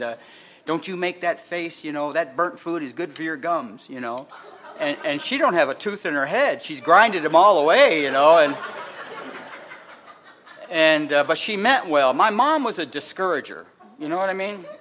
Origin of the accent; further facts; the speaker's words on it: California, United States; also born or lived in Detroit; I was born in Detroit, and I came out to California when I was about 3 years old, 3.5 years old. I brought up in a little foster home for a while